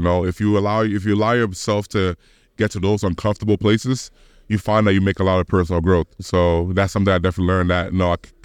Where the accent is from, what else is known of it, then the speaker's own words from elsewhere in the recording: Ghana; now in Canada; I grew up in Ghana.